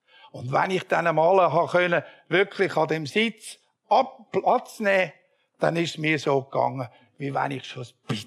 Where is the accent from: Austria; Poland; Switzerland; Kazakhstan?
Switzerland; wenn ich als Schweizer in das Land zurückkomme